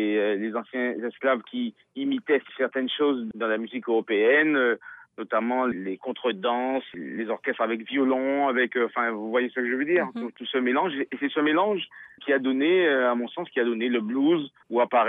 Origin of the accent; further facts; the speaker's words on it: Martinique; je viens de la Martinique, des Caraïbes